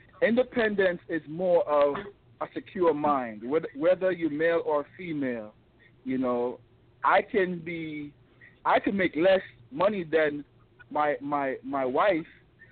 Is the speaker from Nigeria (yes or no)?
no; Kingston, Surrey, Jamaica; born there; moved away; I was born in Kingston, Jamaica, man. Then I migrated to Spring